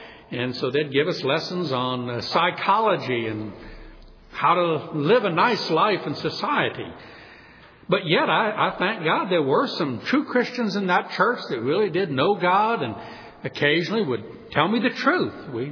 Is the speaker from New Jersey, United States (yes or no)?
no; New Orleans, Louisiana, United States; As you know, I was born and raised down in New Orleans, and I was born in 1952.